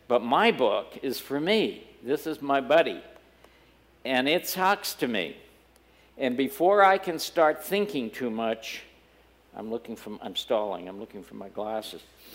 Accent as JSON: {"language": "English", "region": "Massachusetts", "country": "United States", "tie": "born there", "said": "When I was a kid, I was born outside of Boston in a small burg, but we used to go up to New Hampshire in the summer"}